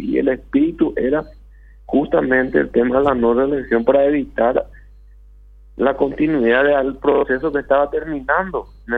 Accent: Paraguay; todos somos paraguayos

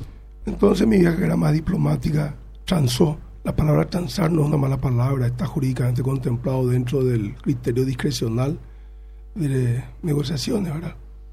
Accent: Washington, District of Columbia, United States; born there; Yo nací en Estados Unidos, en Washington DC, en un hospital militar que se llama Walter Reed Hospital.

